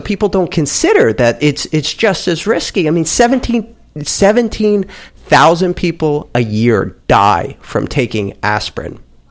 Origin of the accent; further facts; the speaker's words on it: New Jersey, United States; Absolutely. You know, we're from Jersey.